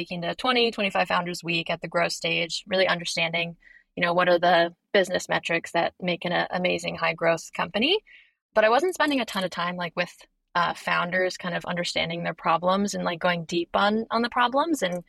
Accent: Michigan, United States; I'm American, if you can't tell from the accent, and I'm originally from Michigan. I'm from like a small farm town. Grew up in Michigan.

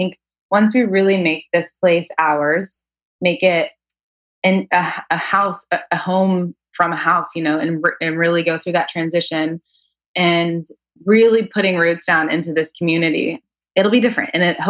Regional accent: Arkansas, United States; I grew up in Arkansas. I have moved all over.

